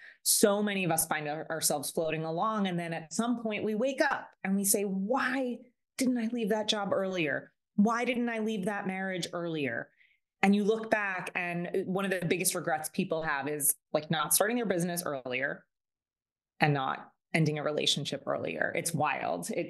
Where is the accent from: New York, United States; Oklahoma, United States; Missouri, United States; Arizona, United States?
New York, United States; Long Island; So I'm from Long Island